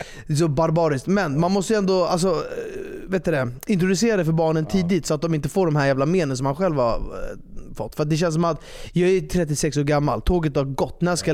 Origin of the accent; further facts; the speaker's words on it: Sweden; jag är ju svensk, även fast jag har ett persiskt skal.